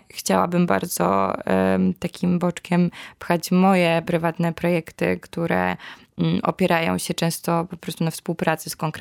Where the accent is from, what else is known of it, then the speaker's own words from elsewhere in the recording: Kraków, Lesser Poland, Poland; Bo jestem z Krakowa.